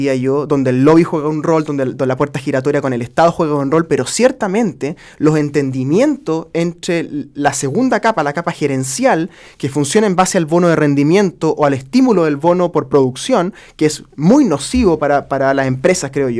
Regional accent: Melipilla, Santiago Metropolitan Region, Chile; soy de Melipilla, soy bastante más rural que él, digamos. No soy un señor irlandés, digamos, soy un melipillano.

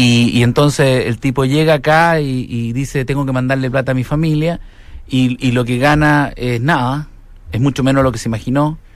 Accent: Chile; los chilenos hemos tomado la psicología del inmigrante porque estamos también en nuestro país, pero no somos chilenos en nuestra propia patria.

